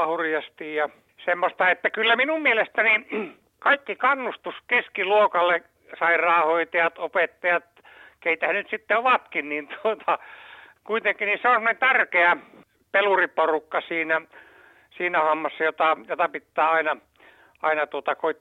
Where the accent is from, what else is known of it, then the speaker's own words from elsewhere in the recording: Pudasjärvi, North Ostrobothnia, Finland; vaikka Pudasjärve, mistä minä olen kotoisin